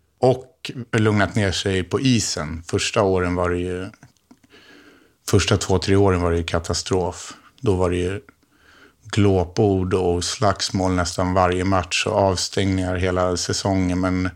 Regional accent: Sundbyberg, Stockholm County, Sweden; han är ju som mig också född och uppvuxen här i Sumpan

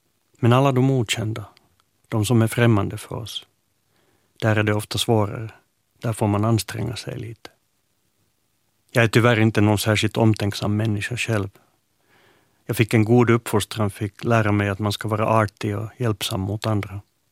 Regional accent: Finland; now in Sweden; Hemma i Finland finns en människotyp som jag är allergisk mot.

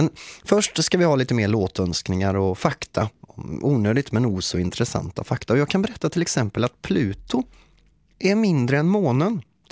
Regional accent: Trollhättan, Västra Götaland County, Sweden; Och bara för att jag kommer från Trollhättan så vill jag också nämna

